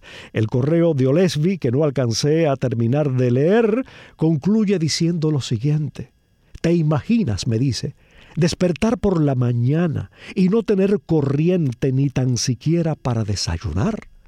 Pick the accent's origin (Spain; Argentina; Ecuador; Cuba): Cuba; mi infancia en Cuba